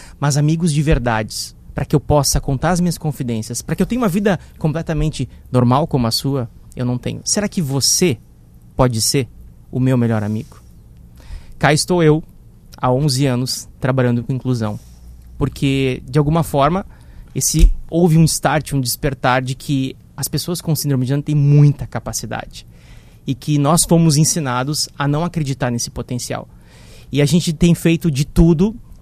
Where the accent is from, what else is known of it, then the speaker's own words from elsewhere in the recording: São Luís Gonzaga, Rio Grande do Sul, Brazil; sou natural de São Luís Gonzaga